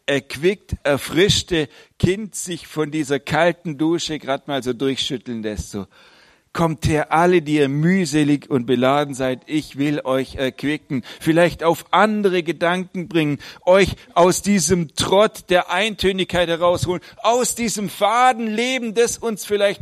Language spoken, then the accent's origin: German; Babenhausen, Germany; Ich bin in Babenhausen geboren, aufgewachsen.